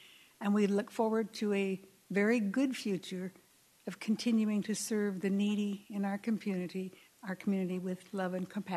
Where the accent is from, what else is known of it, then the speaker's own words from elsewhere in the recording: Culver, United States; I'm from Culver